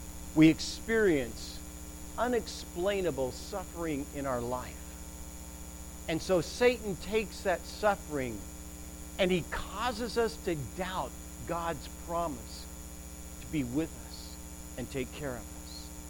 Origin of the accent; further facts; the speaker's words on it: England, United Kingdom; born there; I was born in England, and so